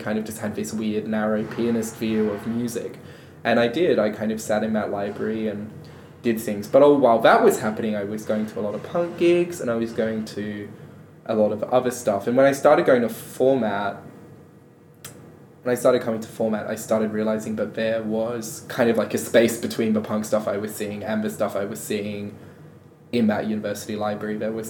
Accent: Adelaide, South Australia, Australia; I grew up in Adelaide's outer northern suburbs, which for those of you from interstate is not a nice part of Adelaide.

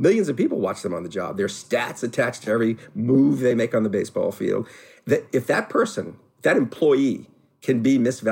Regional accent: New Orleans, Louisiana, United States; So I grew up in New Orleans.

